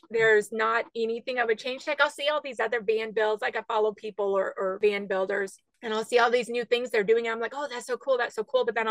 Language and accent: English; Alaska, United States; because I grew up in Alaska, off-grid in the wilds of Alaska. There's no roads. We lived in a floating house.